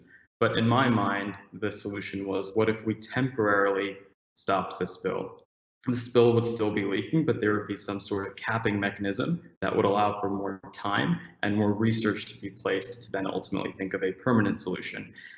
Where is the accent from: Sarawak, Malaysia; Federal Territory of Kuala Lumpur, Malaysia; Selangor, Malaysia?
Federal Territory of Kuala Lumpur, Malaysia; Kuala Lumpur; now in United States; my family and I moved from Kuala Lumpur, Malaysia in 2008, and essentially just seeing the devastation in our backyard, the Gulf of Mexico, because we live around 30 minutes from there